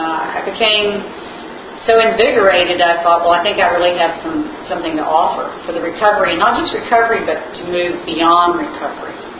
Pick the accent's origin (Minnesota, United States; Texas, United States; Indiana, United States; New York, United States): Texas, United States; Corpus Christi; now in Galveston, United States; and that's why we live in Galveston. And I grew up in Corpus Christi, where I went to Port Aransas, and I've seen the morphology of the Texas Gulf Coast